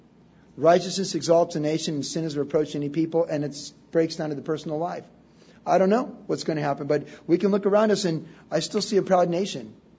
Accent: United States; At the risk of offending you, and I'm an American, I got my little American flag pin.

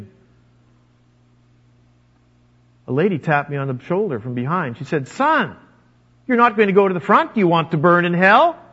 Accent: Western Canada, Canada; I grew up in Western Canada on a farm. My father had moved from Illinois to Canada in the 1920s

